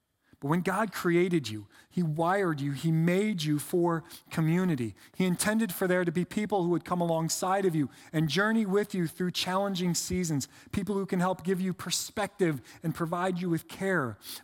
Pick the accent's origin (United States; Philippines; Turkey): United States; Painesville, Ohio; I grew up in Painesville, Ohio, near Lake Erie.